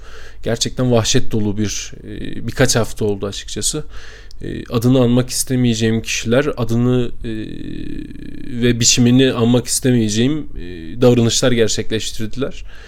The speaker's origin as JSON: {"language": "Turkish", "region": "Şanlıurfa", "country": "Turkey", "said": "Biliyorsunuz arkadaşlar, ben Şanlıurfalıyım."}